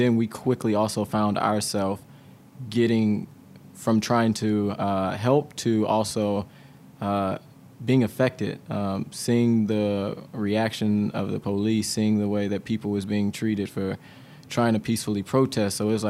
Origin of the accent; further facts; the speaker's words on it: St. Louis, Missouri, United States; I was born and raised here in St. Louis. I lived in the city, but I went to school in Parkway